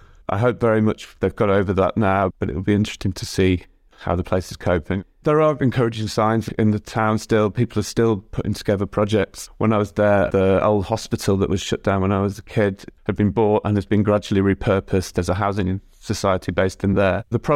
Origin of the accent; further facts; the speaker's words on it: Fleetwood, North West England, United Kingdom; which named my hometown Fleetwood twice the top 10 most depressing places to live in the UK.